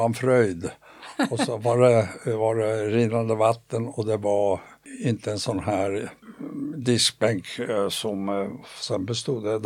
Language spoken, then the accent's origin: Swedish; Stockholm, Stockholm County, Sweden; jag föddes i Stockholm. Men bodde 3 år i Hagalund.